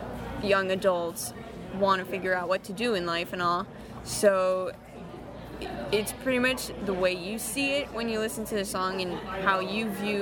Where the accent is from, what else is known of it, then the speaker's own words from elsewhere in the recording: Greenfield Park, Quebec, Canada; born there; now in Saint-Jérôme, Canada; I was born in Greenfield Park, so it's a lot. It's close to Montreal, and then I moved a lot as a kid, and now we're a lot more north, so more in the country side of it.